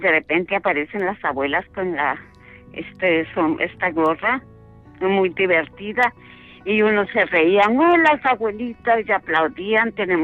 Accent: Guatemala; now in Austria; Yo vine en el 76 a Austria. Yo soy de Guatemala

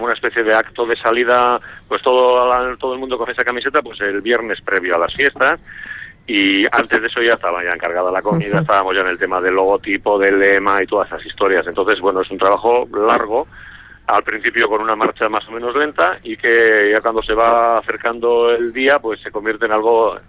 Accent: Arrasate, Basque Country, Spain; now in Amurrio, Spain; Correcto, llevo más tiempo en Amurrio que en Arrasate. Eso me dicen mis amigos, que ya he dejado de ser guipuzcoano.

